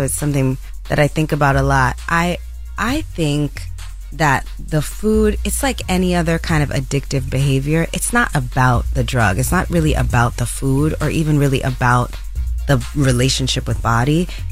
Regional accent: New York City, New York, United States; Born and raised in the Bronx.

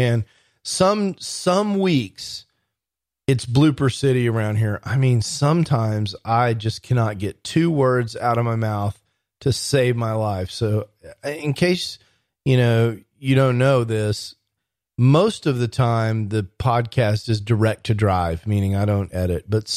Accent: Dallas, Texas, United States; I'm your host from Dallas, Texas

